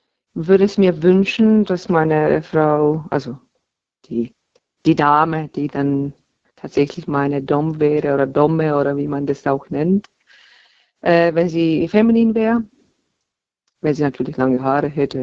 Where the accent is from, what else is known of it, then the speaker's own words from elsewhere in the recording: Baden-Württemberg, Germany; Baden-Württemberg.